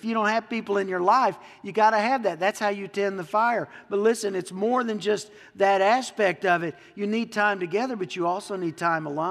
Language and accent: English; Texas, United States; I'm from Texas, so it's far.